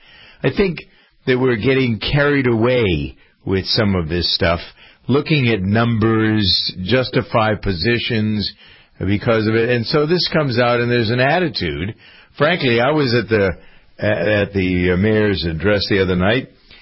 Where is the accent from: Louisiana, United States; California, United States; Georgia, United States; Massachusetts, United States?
Massachusetts, United States; Framingham; We've had some trouble here in my hometown of Framingham with hate crimes